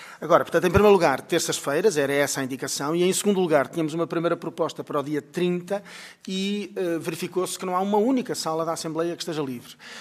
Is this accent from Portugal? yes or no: yes; Porto, Norte, Portugal; Eu sou portuense e, portanto, tenho dificuldades.